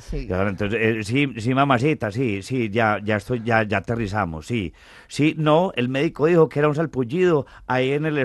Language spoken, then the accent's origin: Spanish; Bogotá, Colombia; es porque yo soy de Bogotá.